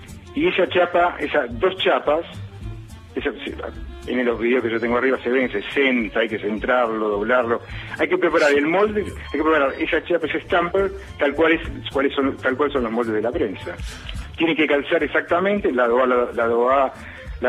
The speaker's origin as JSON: {"language": "Spanish", "country": "Argentina", "tie": "born or raised there", "said": "yo me crié y me eduqué en Argentina. Soy educado y estudiado acá en Argentina."}